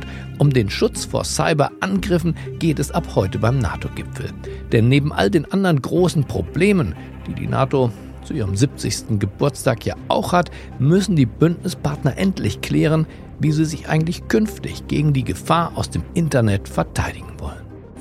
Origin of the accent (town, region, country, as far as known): Berlin, Germany